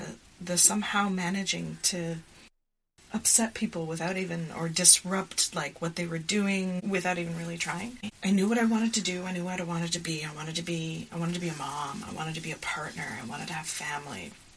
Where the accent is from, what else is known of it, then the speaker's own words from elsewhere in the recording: Montreal, Quebec, Canada; So I grew up in Montreal, Canada, in a family that was multicultural. So my father comes from the Caribbean. My mom is French-Canadian or Quebecois.